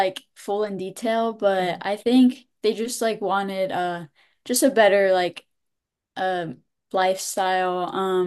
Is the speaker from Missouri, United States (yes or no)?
no; Wilmington, North Carolina, United States; I'm from Wilmington, North Carolina. I'm a junior at UNC Chapel Hill, but I've grown up at Wilmington, my whole life.